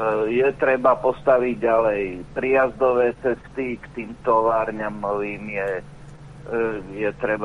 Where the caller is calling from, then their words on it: Petržalka, Bratislava Region, Slovakia; Takže ja ďakujem, pozdravujem z Petržalky a majte sa všetci dobre.